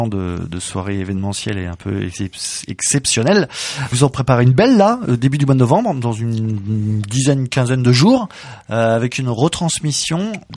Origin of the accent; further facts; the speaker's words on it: Paris, Île-de-France, France; Moi, je viens de Paris, mais il y en a bien ailleurs, évidemment.